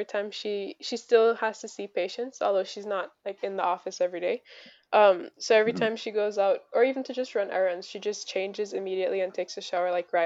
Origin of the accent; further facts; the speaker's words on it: Jamaica; Oh, sorry. I'm from Jamaica.